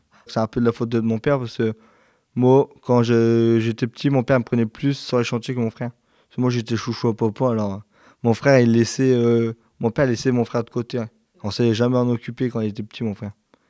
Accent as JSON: {"language": "French", "town": "Le Cateau-Cambrésis", "region": "Hauts-de-France", "country": "France", "tie": "born or raised there", "said": "À côté de chez moi, au Cateau, il y a une MFR, mais ils font pas de CAP."}